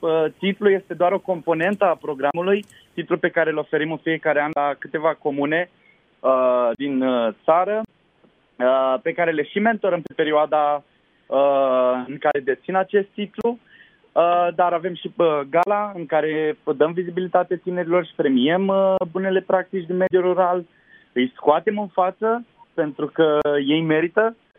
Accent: Buhuși, Bacău County, Romania; Eu sunt din Buhuș, din județul Bacău.

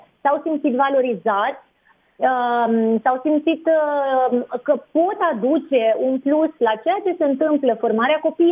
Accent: Iași, Iași County, Romania; sunt mândră că sunt din Iași

